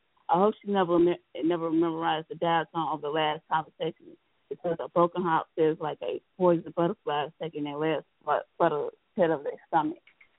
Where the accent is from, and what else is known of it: Chicago, Illinois, United States